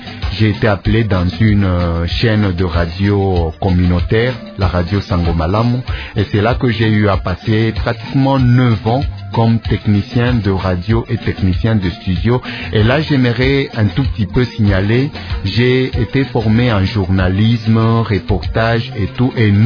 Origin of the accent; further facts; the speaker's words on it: Likasi, Haut-Katanga, DR Congo; Je suis né à Likasi dans le Katanga, et c'est au Katanga que j'ai commencé mes études.